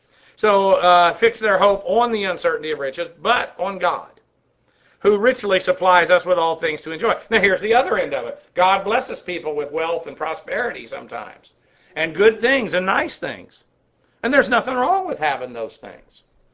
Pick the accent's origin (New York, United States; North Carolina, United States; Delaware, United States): Delaware, United States; also born or lived in Massachusetts; I'm from Delaware. I was born in Massachusetts.